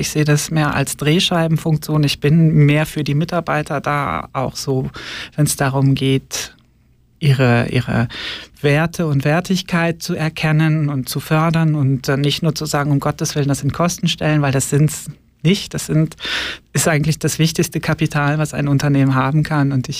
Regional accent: Lower Saxony, Germany; moved away as an adult; now in Switzerland; Osnabrück. Das ist, war für mich die Weltstadt mit Herz, 40 Kilometer von meinem Geburtsort weg. Habe da ganz, ganz lange gelebt, bis ich 33 war.

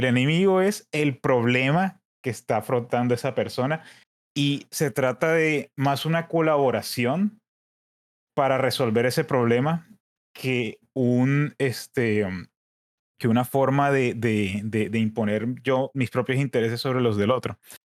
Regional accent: Colombia; Soy de Colombia, me gusta ir a la playa, me gustan los perros, pero tengo un gato.

